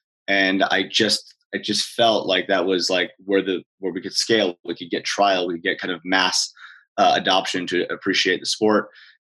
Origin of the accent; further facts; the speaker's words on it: California, United States; Growing up in Southern California, San Diego was like 15 minutes away.